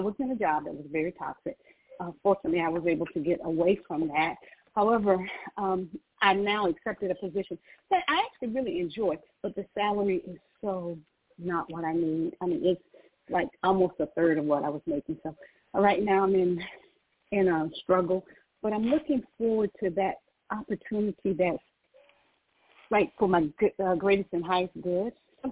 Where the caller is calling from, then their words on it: Georgia, United States; I'm calling from Georgia right